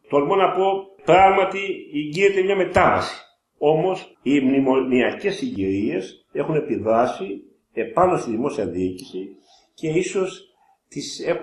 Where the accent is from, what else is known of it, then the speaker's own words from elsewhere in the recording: Greece; η πατρίδα μου είναι κάτω από το αμνημόνια